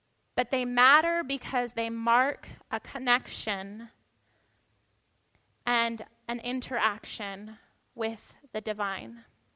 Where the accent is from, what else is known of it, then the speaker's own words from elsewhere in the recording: San Diego, California, United States; also born or lived in Colorado; I was born in Colorado, but I only lived there for like 9 months. And then I came into San Diego and have lived here, you know, the rest of my life.